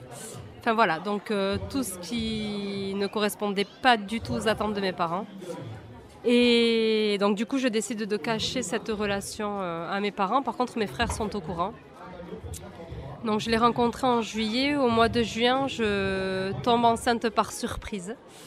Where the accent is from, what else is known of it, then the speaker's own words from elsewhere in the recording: Orthez, Nouvelle-Aquitaine, France; je suis, comme mon nom l'indique, je suis d'origine maghrébine, donc mes parents sont d'origine tunisienne. Je suis née à Orthez, dans les Pyrénées-Atlantiques. Voilà, j'ai grandi une vie plutôt tranquille. J'ai fait l'école primaire, le collège et le lycée à Orthez.